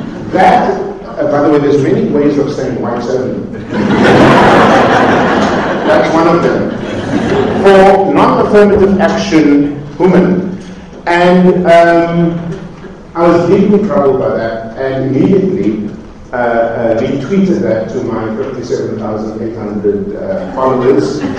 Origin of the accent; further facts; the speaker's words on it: United States; It's the name we also gave to a well-endowed hooker from my hometown in the States.